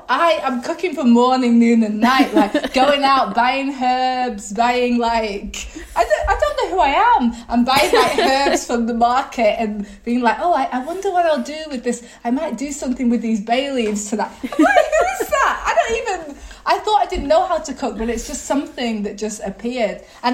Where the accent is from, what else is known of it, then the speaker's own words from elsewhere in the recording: England, United Kingdom; I was brought up in England, you know.